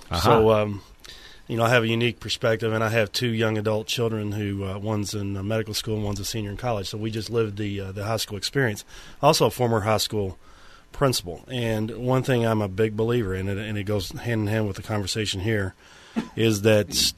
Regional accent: Louisville, Kentucky, United States; You may know I'm from Louisville, Kentucky, and we did pass a requirement in Jefferson County Public Schools, which is Louisville

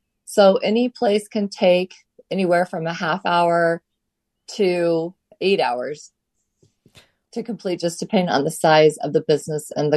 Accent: Las Vegas, Nevada, United States; I grew up in Las Vegas, and my grandma and aunts painted windows.

